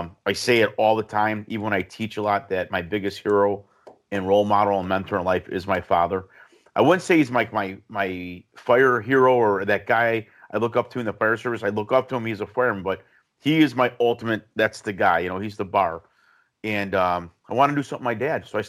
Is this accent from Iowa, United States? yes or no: no; Chicago, Illinois, United States; also born or lived in Glen Ellyn; my dad, we moved from Chicago to the suburbs, a suburb called Glen Ellen, about 40 minutes, 45 minutes west of Chicago, straight west.